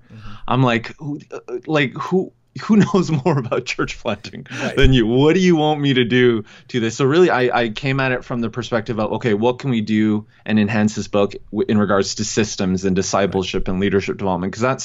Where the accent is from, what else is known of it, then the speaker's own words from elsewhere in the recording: Vancouver, British Columbia, Canada; When I was pastoring up in Canada, and I was born and raised in Vancouver